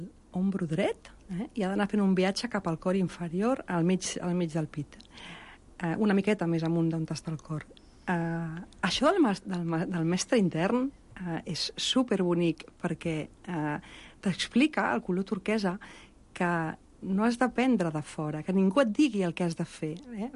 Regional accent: Barcelona, Catalonia, Spain; Jo sóc molt, molt de Barcelona, eh?

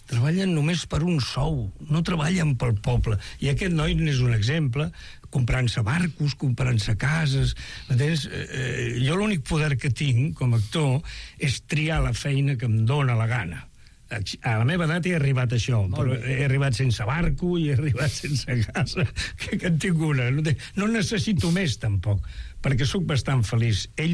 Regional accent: Badalona, Catalonia, Spain; born there; jo ja sóc nascut a Barcelona, a Badalona

